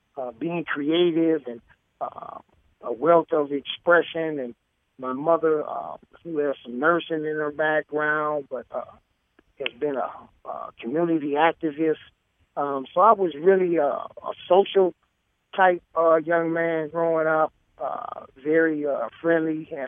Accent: St. Paul, Minnesota, United States; I'm from St. Paul, Minnesota, the land of the lakes of 10,000 lakes, but pretty sure there's way more than 10,000. Born and raised in the Rondo community.

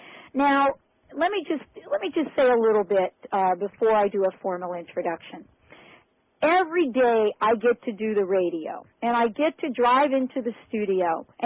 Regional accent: New York, United States; you know I'm from New York

